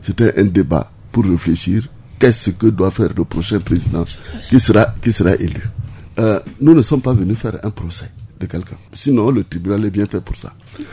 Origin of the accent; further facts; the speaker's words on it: Central African Republic; on doit reconnaître, en tant que Centrafricain, que le pays est véritablement en guerre.